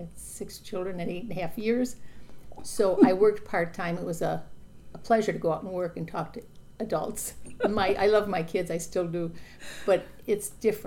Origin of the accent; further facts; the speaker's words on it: Detroit, Michigan, United States; Okay, I was born and raised in Detroit. My dad was a local Detroit fireman.